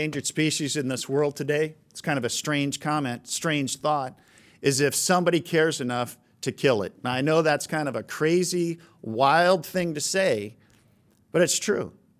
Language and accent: English; Wisconsin, United States; So for 100 years, where I grew up in Wisconsin, we would go out deer hunting.